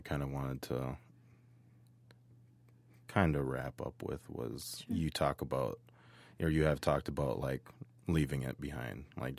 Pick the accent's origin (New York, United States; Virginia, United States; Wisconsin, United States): Wisconsin, United States; I am an Oneida tribal member. Mm-hmm. I was born and raised on the Oneida Nation Reservation.